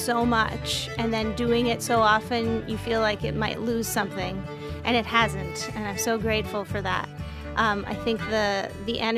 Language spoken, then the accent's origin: English; Ontario, Canada; I grew up in the Ottawa Valley, and my parents are both huge fans of the local traditional music scene.